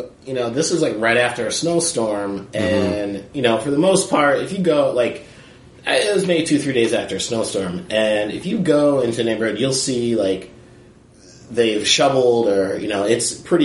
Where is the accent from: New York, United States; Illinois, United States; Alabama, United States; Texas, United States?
New York, United States; Binghamton; I grew up in Binghamton, which, you know, I have a joke about it, but it's 85% white, 15% you people.